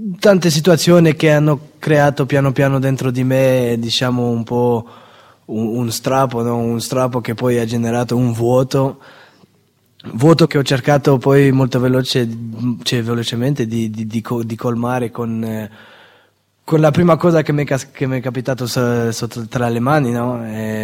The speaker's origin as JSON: {"language": "Italian", "country": "Belgium", "said": "ho 22 anni, vengo dal Belgio"}